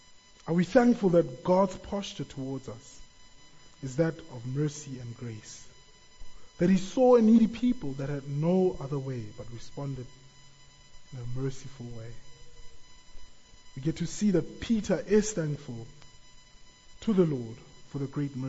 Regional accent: South Africa; As a South African nation, you know, we do actually face much discouragement.

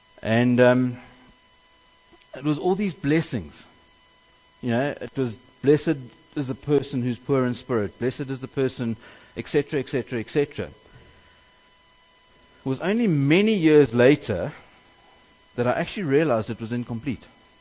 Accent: KwaZulu-Natal, South Africa; we grew up in Northern Natal. I spent a lot of my time growing up in Northern Natal.

